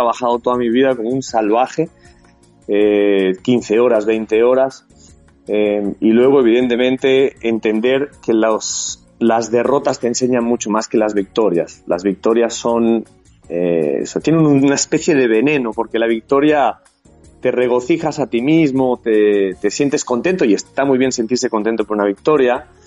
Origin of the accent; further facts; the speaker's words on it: Spain; now in Ecuador; por ser más ecuatoriano uno no es menos español. Así que siento profundamente enraizado con mi país, con España